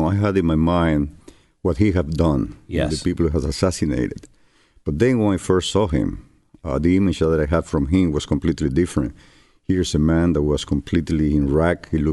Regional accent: Sancti Spíritus, Cuba; also born or lived in Havana; My father had a store in my hometown, Santi Espíritus, that he ran there.

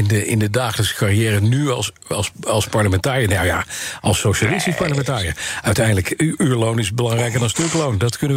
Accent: Haarlem, North Holland, Netherlands; born there; Ik heb het ook gedaan, ik kom ook uit Noord-Holland.

